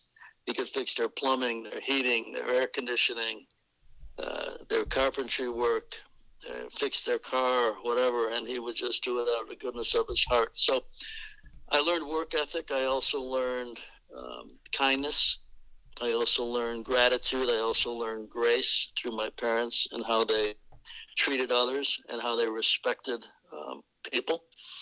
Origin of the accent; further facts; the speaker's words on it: Chicago, Illinois, United States; I'm from Chicago. There was no four-year university in the state of Illinois that would accept me out of high school.